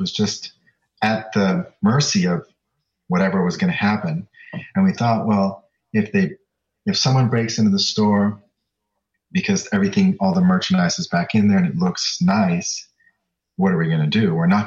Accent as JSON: {"language": "English", "country": "Jamaica", "said": "So I'm Jamaican"}